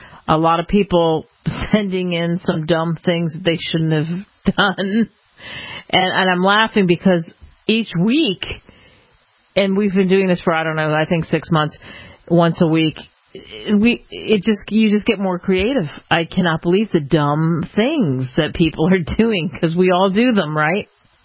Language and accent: English; Maryland, United States; I grew up in Maryland.